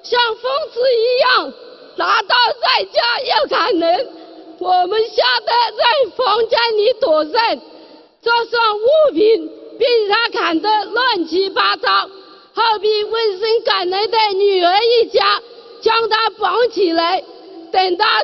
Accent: Jiangxi, China; 我是来自 江西南庄的弟子

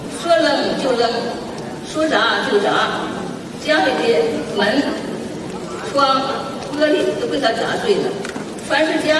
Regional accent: Changchun, Jilin, China; 我来自长春，我今年74岁了

